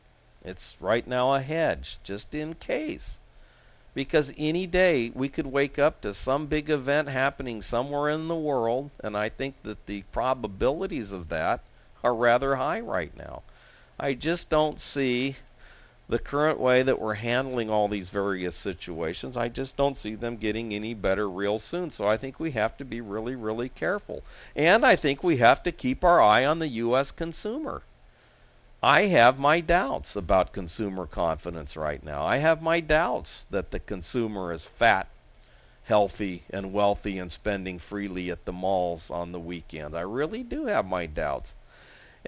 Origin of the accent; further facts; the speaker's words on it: United States; And I'm an American.